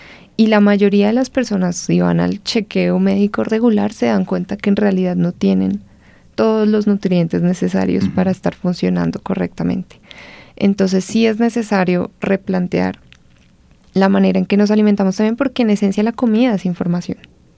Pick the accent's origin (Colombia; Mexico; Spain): Colombia; para absolutamente todo lo que nosotros comemos como colombianos